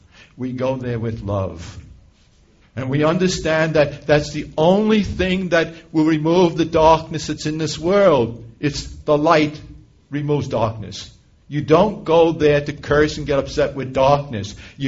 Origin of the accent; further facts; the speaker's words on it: New York City, New York, United States; people ask me, since I come from New York City